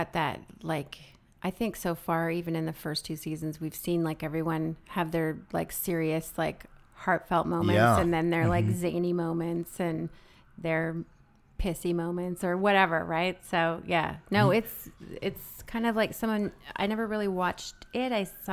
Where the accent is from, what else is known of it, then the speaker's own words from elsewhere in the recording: British Columbia, Canada; also born or lived in Alberta; I'm like a BC girl for sure.